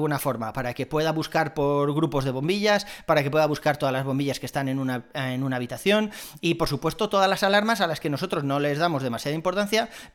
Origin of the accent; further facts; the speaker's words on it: Valencian Community, Spain; now in Madrid, Spain; ya sabéis que soy valenciano, aunque vivamos en Madrid desde hace 7 años ya